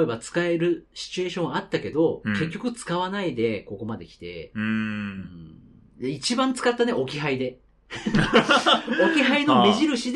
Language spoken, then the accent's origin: Japanese; Tokorozawa, Saitama, Japan; なんかまあ、僕の実家が所沢で